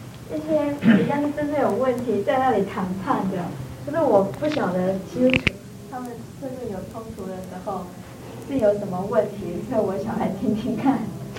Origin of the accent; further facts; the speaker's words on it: Taipei, Taiwan; 我从台北来的。